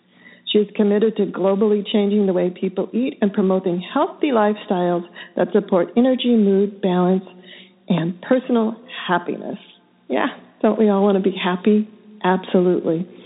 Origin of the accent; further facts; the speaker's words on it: Pacific Northwest, United States; I come from the Pacific Northwest where we call them filberts.